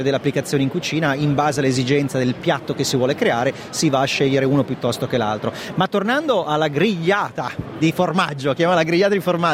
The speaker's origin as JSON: {"language": "Italian", "town": "Milan", "region": "Lombardy", "country": "Italy", "said": "Io sono di Milano, il classico provolone della Valpadana, chiaramente io essendo di Milano c'è una connection"}